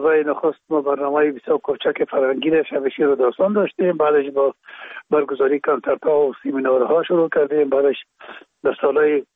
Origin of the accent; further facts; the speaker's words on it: Kabul, Afghanistan; در کابل، شهید کابل به دنیا آمدیم. اصل ما زرکه خانه کابل است و خود ما تون پدر ما باز از زرکه خانه به شهید انتقال شدن. اونجا در شهید کابل به دنیا آمده و اونجا مکتب خواندیم